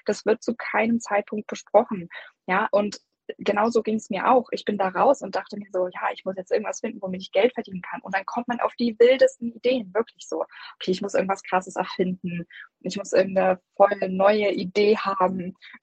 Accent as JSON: {"language": "German", "region": "Saarland", "country": "Germany", "moved": "as an adult", "lives_now": "Cologne, Germany", "said": "Also ich komme aus dem Saarland und wir sind dann aber nach Köln gezogen, weil mein Freund hier eine Stelle bekommen hat."}